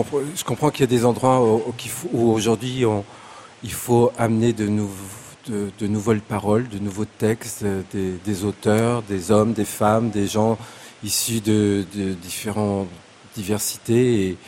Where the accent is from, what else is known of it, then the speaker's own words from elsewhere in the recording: France; born there; je suis né en France